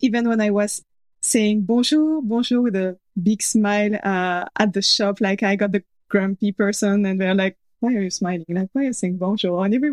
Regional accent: Cameroon; growing up in Cameroon, being a kid and being a teenager was great, actually. Always sunny all the year, and being like feeling rooted to the country. And I was there from 2 years old, so I had friends there from kindergarten.

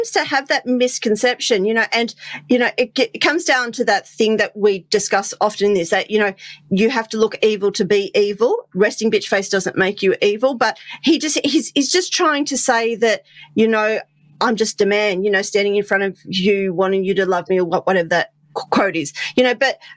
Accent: Australia; I'm an Aussie.

